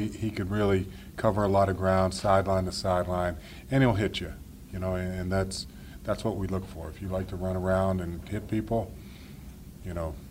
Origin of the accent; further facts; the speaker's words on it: Ohio, United States; I'm from Ohio